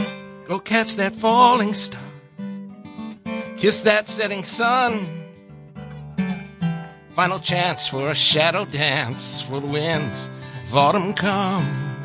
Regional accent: Philadelphia, Pennsylvania, United States; I grew up in Philly, but I grew up surrounded by a lot of different kinds of music.

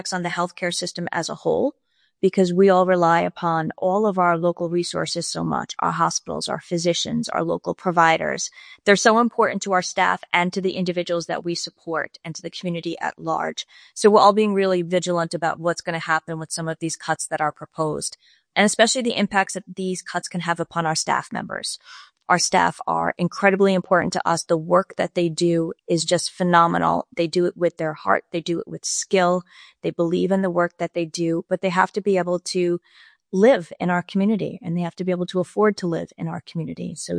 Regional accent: Long Island, New York, United States; moved away as an adult; now in Sullivan County, United States; I grew up on Long Island and had started my career down there and a few other places upstate after school.

